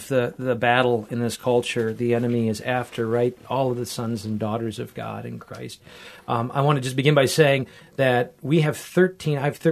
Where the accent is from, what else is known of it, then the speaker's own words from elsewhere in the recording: Wisconsin, United States; That I grew up with in Wisconsin. So my blood is green, Packer country.